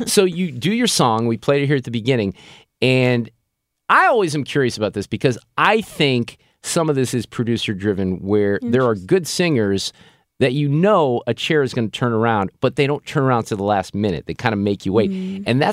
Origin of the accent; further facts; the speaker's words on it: Chicago, Illinois, United States; I was a freshman from Chicago to here.